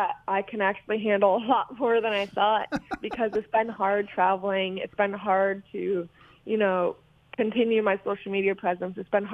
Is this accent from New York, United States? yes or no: no; Illinois, United States; now in Cincinnati, United States; I grew up near Chicago for 18 years, and I've lived in Cincinnati for the last two.